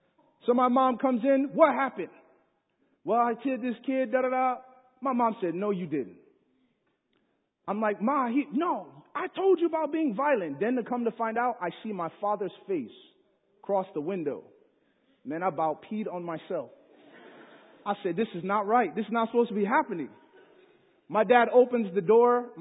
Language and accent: English; Chicago, Illinois, United States; Now, I grew up in Chicago, so you can imagine people are a little aggressive, you know.